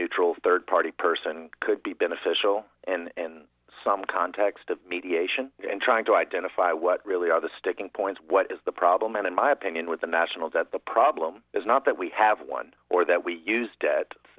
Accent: New Orleans, Louisiana, United States; Well, I've lived and worked all over the United States. I grew up in New Orleans, although my father is from Alexandria, and that was my first home.

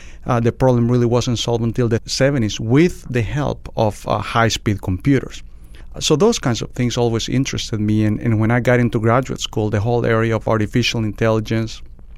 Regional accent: San Salvador, El Salvador; growing up in San Salvador, soccer is the main sport.

